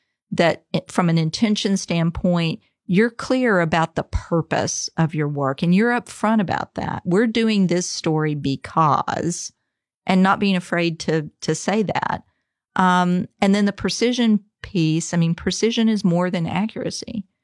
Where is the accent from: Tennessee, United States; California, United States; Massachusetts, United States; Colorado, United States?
Tennessee, United States; now in Florida, United States; I grew up in Tennessee and I, you know, went to Mizzou and, you know, now I'm at UF